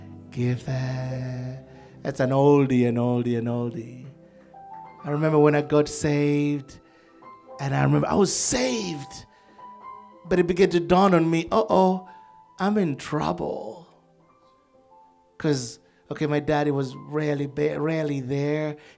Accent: Uganda; I'm from Uganda, Lord. We don't do much. Life expectancy was about 37 and a half.

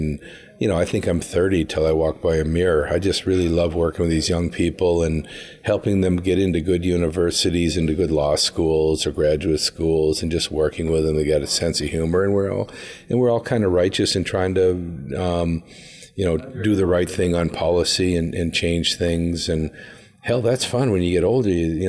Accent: Duluth, Minnesota, United States; also born or lived in Los Angeles / Taipei; You know, I'm from Duluth, Minnesota, which is very clean. I lived in L.A. during high pollution. Then I moved to Taipei during high pollution.

